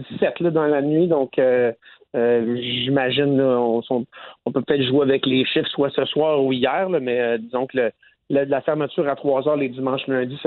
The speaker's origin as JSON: {"language": "French", "region": "Quebec", "country": "Canada", "said": "C'est dans notre culture, on est Québécois, on sort jusqu'à 3h du matin depuis des années."}